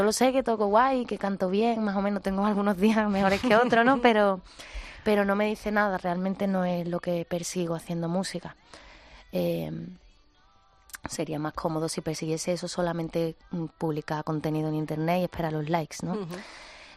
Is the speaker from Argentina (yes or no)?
no; Spain; Los españoles somos muy en general somos muy españoles, ¿no?